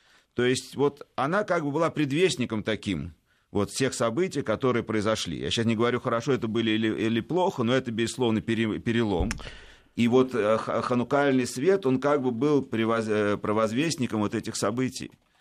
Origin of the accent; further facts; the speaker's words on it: Moscow, Russia; в старой синагоге Марьиной Рощи, откуда я родом, можно сказать, как в еврейском смысле